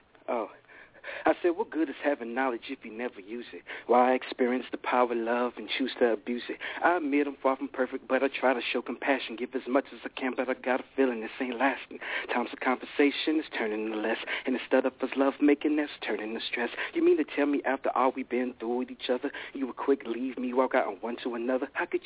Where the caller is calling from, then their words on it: Nashville, Tennessee, United States; Calling out Nashville, Tennessee.